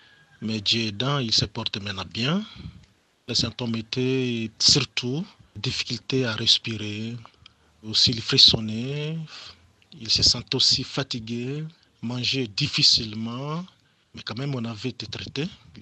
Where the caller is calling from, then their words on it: Baraka, South Kivu, DR Congo; je viens de la République démocratique du Congo. Au sud de Kivu, dans la ville de Baraka.